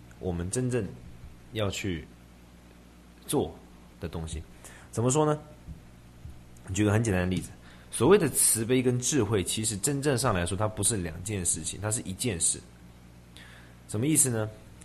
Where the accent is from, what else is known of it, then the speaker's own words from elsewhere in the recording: Taiwan; 不管你是政府也好啊，中国大陆也好，我们台湾人也好，都是这样，为了利益。